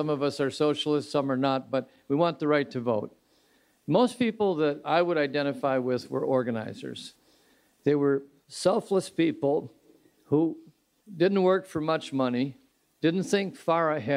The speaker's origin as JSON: {"language": "English", "region": "Michigan", "country": "United States", "tie": "born or raised there", "said": "working closely with Henry Ford on the idea of a new Nazi party based in my hometown of Royal Oak or Hamtramck"}